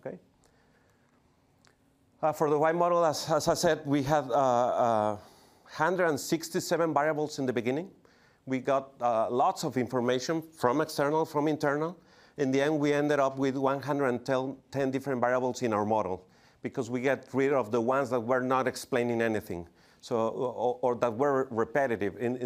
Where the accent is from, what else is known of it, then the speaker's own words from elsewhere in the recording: Mexico; English is a second language; First of all, as Dylan said, we are from Mexico, so I apologize in advance for our Spanglish.